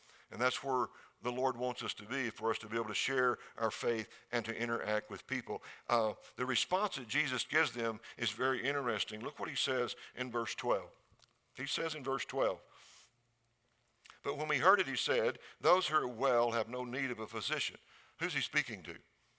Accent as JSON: {"language": "English", "town": "Seminole", "region": "Texas", "country": "United States", "tie": "born or raised there", "said": "Well, I was really from West Texas, Seminole, way out on the high plains near Lubbock, and that's where I grew up."}